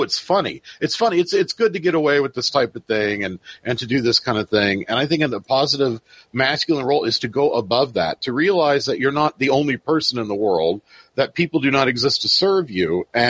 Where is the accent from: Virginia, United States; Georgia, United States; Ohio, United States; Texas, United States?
Virginia, United States; McLean; But I'm like, dude, we're from McLean, Virginia.